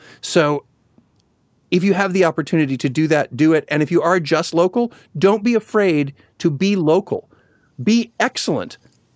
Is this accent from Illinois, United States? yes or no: yes; Chicago, Illinois, United States; moved away; know that I grew up in Chicago. And a couple years ago, I went back to Chicago